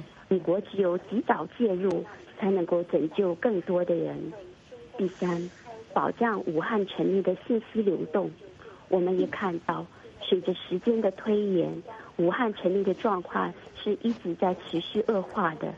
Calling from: Germany; 我是来自德国的

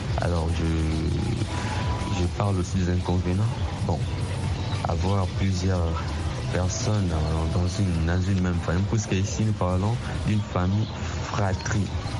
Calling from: Kinshasa, DR Congo; je suis évangéliste de Macaire, où je joue pressé vocal depuis Congo, Kinshasa.

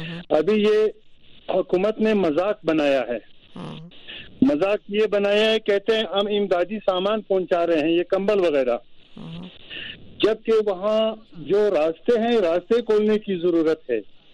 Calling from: Pishin, Balochistan, Pakistan; ہمارا ضلع پشین برف باری سے بہت متاثر ہوا ہے.

